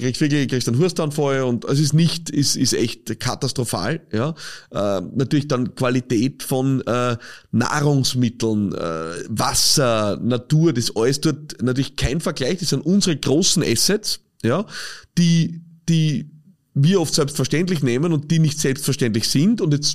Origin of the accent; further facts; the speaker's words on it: Austria; ich habe immer das Gefühl, bei uns in Österreich, wenn jemand muss, dann merkst du es.